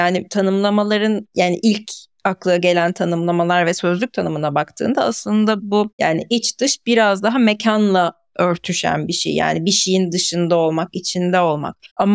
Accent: Thrace, Turkey; İşte ben Trakyalıyım. Evet, bir taşrada büyüdüm. Hatta bir kasabada büyüdüm.

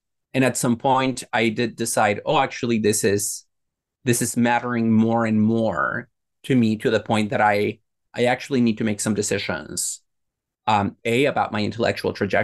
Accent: Mexico; I grew up in a household where pets were not allowed.

